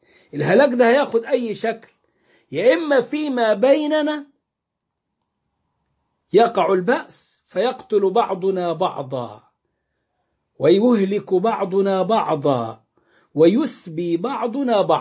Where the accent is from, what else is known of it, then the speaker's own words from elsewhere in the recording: Egypt; احنا عندنا في مصر بلاء مستطير، بس خد له 100 سنة عشان يصل إلى ما وصل إليه.